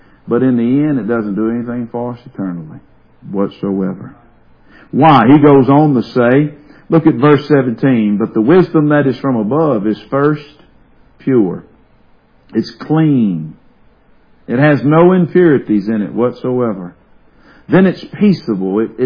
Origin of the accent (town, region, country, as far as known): Covington, United States; born or raised there